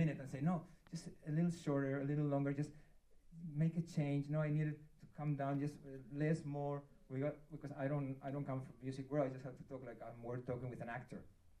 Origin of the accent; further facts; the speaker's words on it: Bilbao, Basque Country, Spain; English is a second language; I'm from the Basque country, I'm from Bilbao, okay?